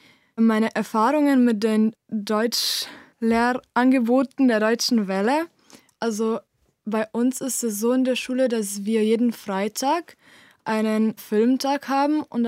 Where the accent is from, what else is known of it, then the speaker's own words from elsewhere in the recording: Drava, Slovenia; German is a second language; Ich komme aus Slowenien, aus der Nähe der ältesten slowenischen Stadt, also Ptuj. Ich lerne Deutsch, weil ich als kleines Kind schon ganz viel mit Deutsch in Kontakt war. Ich bin quasi mit Deutsch aufgewachsen.